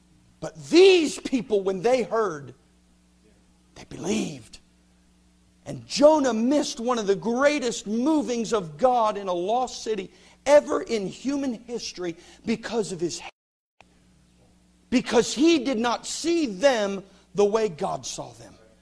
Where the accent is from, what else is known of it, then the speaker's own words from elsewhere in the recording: New Jersey, United States; I grew up as a little boy in New Jersey. Don't hold that against me. I grew up in New Jersey